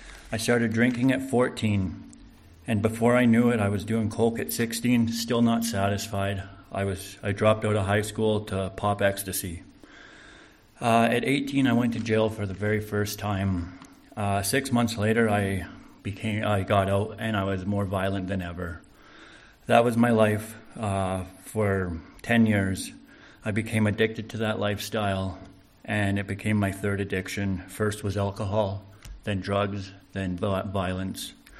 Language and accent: English; Calgary, Alberta, Canada; I have been at Teen Challenge for 8 months. I was born and raised in Calgary and grew up in the Northeast. I come from a single mother home